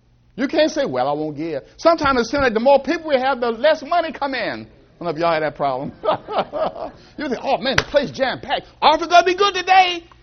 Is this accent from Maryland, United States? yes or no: yes; Annapolis, Maryland, United States; I'm from Annapolis, so we have the Naval Academy, so you see those guys out there rowing boats and racing each other